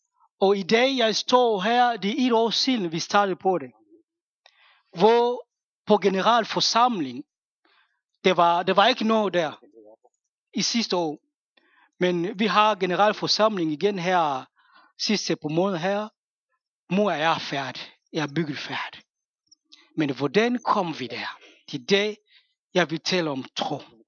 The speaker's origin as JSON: {"language": "Danish", "country": "DR Congo", "second_language": "Danish", "lives_now": "Denmark", "said": "vi arbejder i Afrika, i Kongo, hvor jeg kommer fra."}